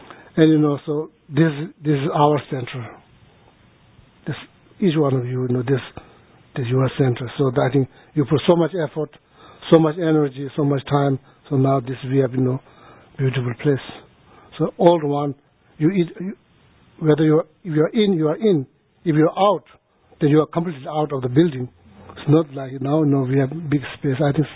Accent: India; born there; English is a second language; I was born in India, he was born in Tibet.

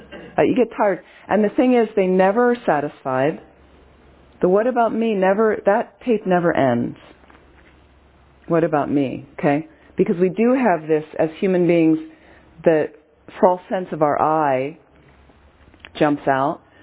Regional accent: Philadelphia, Pennsylvania, United States; So if it's in the States and I say Philadelphia, well, now they have this context and they go, oh, okay.

